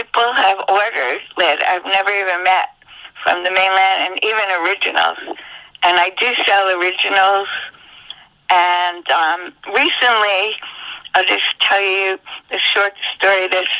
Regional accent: New York City, New York, United States; I grew up in New York City, and I used to go to the Metropolitan Museum of Art a lot

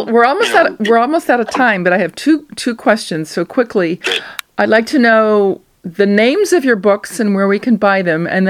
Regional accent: Virginia, United States; I am from Virginia, but, you know, I didn't smoke.

